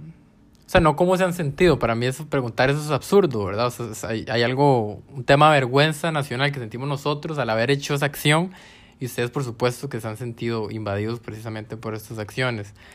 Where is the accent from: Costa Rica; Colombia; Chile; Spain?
Costa Rica; a mí hoy por hoy, te soy sincero, me da vergüenza decir yo soy tico